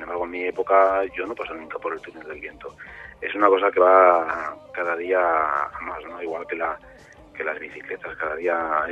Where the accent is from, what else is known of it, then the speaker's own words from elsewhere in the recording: Biescas, Aragon, Spain; now in Alfafar, Spain; Estoy en Alfafar, pero por culpa de mi mujer, porque yo soy de Viescas y quiero mucho Viescas